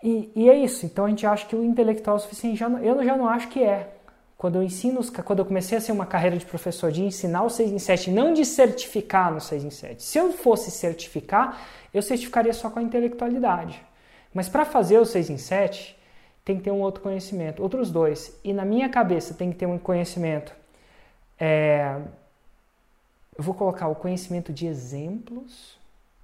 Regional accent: Brasília, Federal District, Brazil; Eu falo isso que eu sou de Brasília, né?

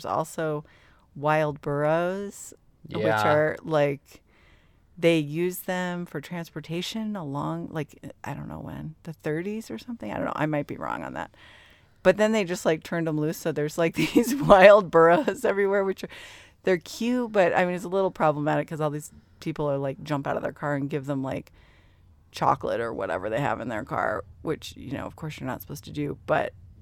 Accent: Colorado, United States; Well, I grew up in Colorado driving on a lot of windy, narrow mountain roads

